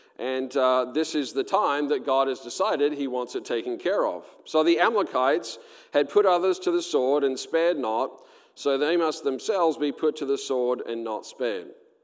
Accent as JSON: {"language": "English", "country": "Australia", "tie": "born or raised there", "accent": "southern", "said": "I have a real southern accent. I was born and raised in Australia, and so I'm from the good side."}